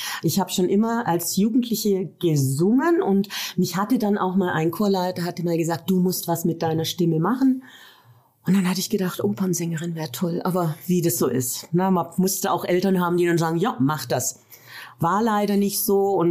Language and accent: German; Schwenningen, Baden-Württemberg, Germany; born there; moved away as an adult; now in Fulda, Germany; Richtig, ich komme nicht aus Fulda. Ich bin in Baden-Württemberg in Schwenningen am Neckar geboren und bin dann 89 nach Fulda Öst gekommen.